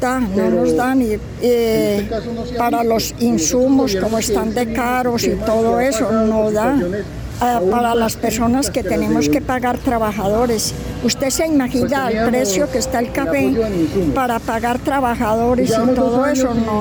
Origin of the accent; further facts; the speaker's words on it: Dosquebradas, Risaralda, Colombia; Yo vengo de Dos Quebradas, Santana Alta. Allá tengo mi cultivo, allá está mi finca.